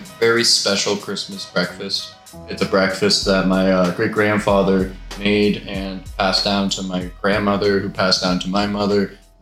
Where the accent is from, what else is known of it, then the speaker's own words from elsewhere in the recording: Canada; Like I'm born here, lived here my whole life.